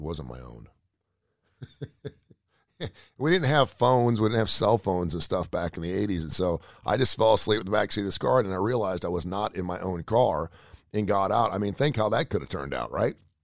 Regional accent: Cincinnati, Ohio, United States; returning back to my hometown of Cincinnati, Ohio, after 42 years

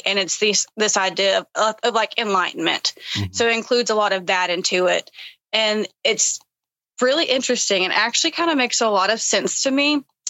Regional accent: the South, United States; Did the whole shebang growing up in the South, you know

